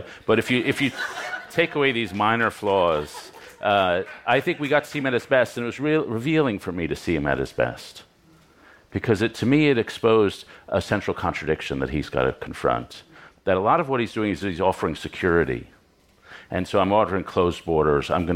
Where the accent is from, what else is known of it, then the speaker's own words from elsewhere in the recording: New York City, New York, United States; Yeah, I should say I grew up in Lower Manhattan in the triangle between ABC Carpets, the Strand Bookstore, and the Odeon Restaurant.